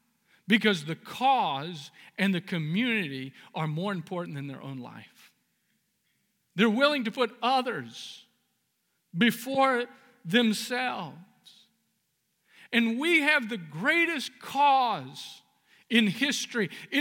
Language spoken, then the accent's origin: English; California, United States; now in Huntington Beach, United States; Now, I come from the Central Valley, and 90 degrees is a nice, cool spring day, you know.